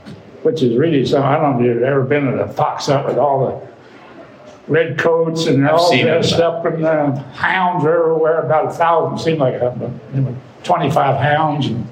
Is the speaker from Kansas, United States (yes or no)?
yes; Kansas, United States; born there; I was born first in Kansas. It's simple. It's right in the middle of the state of Kansas. My dad was a wheat farmer, and then he turned into a dairy farmer.